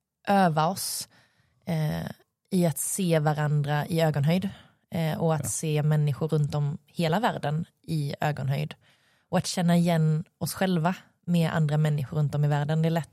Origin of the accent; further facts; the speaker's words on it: Guatemala; also born or lived in Colombia / Iraq; now in Sweden; föddes jag i Guatemala och växte upp där. Och jag utöver att också då har bott i Sverige, så har jag bott i Colombia och Irak.